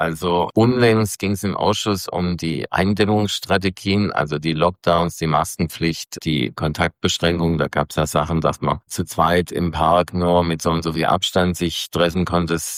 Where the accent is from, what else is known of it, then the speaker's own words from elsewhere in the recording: Baden-Württemberg, Germany; ich komme ursprünglich aus Baden-Württemberg